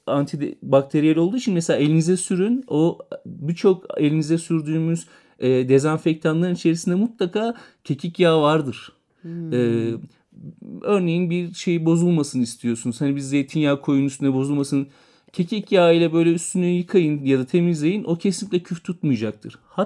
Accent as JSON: {"language": "Turkish", "region": "Denizli", "country": "Turkey", "tie": "born or raised there", "said": "Ama günümüzde artık yetiştiriciliği yapılmakta, benim memleketim olduğu için altını özellikle çizmek istiyorum."}